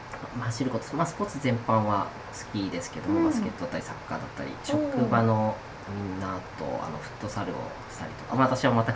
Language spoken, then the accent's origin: Japanese; Kanto, Japan; 関東平野のちょうど真ん中ぐらいが私が住んでいる、あの、出身のところなんですけども